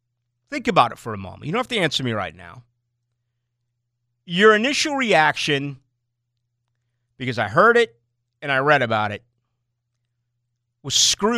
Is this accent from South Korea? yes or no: no; Boston, Massachusetts, United States; And I grew up in a tremendous sports town. I grew up in Boston.